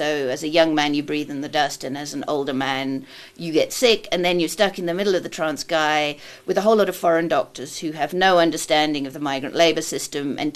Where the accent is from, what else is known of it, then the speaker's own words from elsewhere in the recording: Oxford, South East England, United Kingdom; No, I come from Oxford.